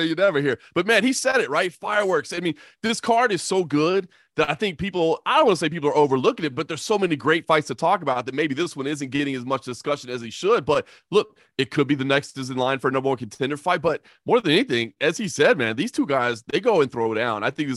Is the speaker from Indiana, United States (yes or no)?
no; Dallas, Texas, United States; I was born and raised in Dallas.